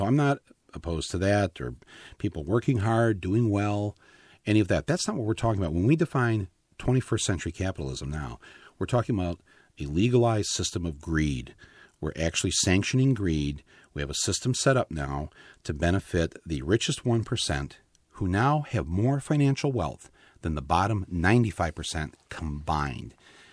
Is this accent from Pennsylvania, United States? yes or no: no; Flint, Michigan, United States; people that I know, people that I grew up with in Flint, Michigan.